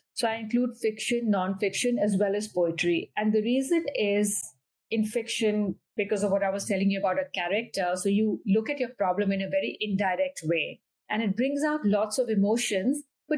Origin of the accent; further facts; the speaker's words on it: Delhi, India; I grew up in Delhi.